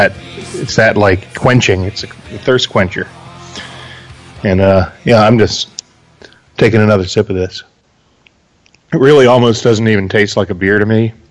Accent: Philadelphia, Pennsylvania, United States; But where I grew up in Philly, it's the soda of choice.

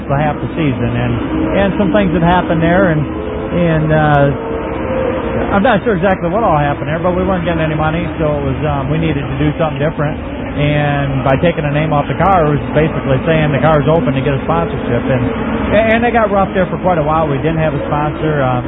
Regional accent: Michigan, United States; And you know, where I grew up in Michigan, I only ran one night a week

